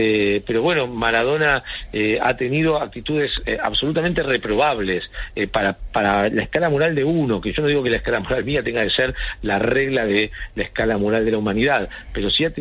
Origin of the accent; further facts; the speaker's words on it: Argentina; la trampa que nosotros como argentinos tantas veces hemos celebrado